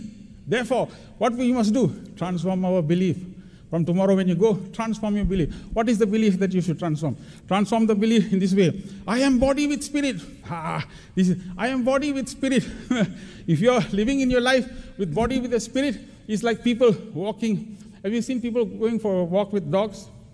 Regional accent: India; now in Texas, United States; 1972, I came to Texas from India.

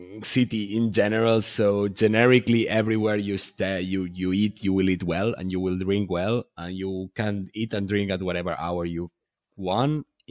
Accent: Catalonia, Spain; first language Catalan; English is a second language; producing the same format in Catalan, in my mother tongue

